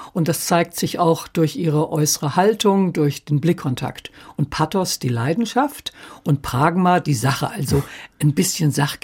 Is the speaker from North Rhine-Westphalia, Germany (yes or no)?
no; Lower Saxony, Germany; weil ich Hochdeutsch sprach. Ich bin in der Lüneburger Heide aufgewachsen.